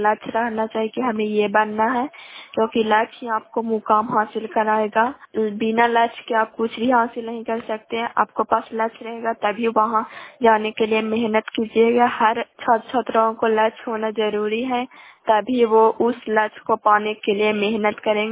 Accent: Bihar, India; ग्राम संत बैजा, स्थान प्रखंड करारपुर सराय, जिला नालंदा के निवासी हूँ।

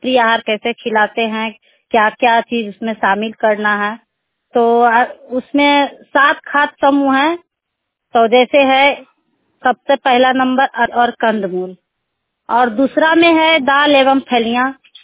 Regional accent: Bihar, India; मैं नवादा जिला के रहने वाली हूँ, पकरी वर्मा प्रखंड।

